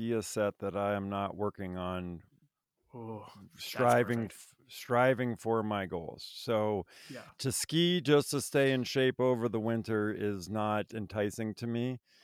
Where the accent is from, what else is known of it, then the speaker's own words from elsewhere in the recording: Vermont, United States; I grew up in Vermont. We had a long winter, too long, if I'm being honest, you know.